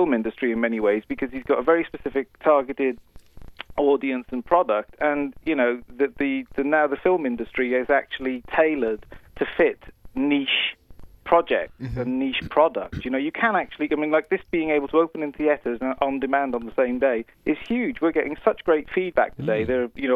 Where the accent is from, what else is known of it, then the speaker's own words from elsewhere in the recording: Wales, United Kingdom; I'm actually Welsh, but Welsh. As far as Americans are concerned, I'm English.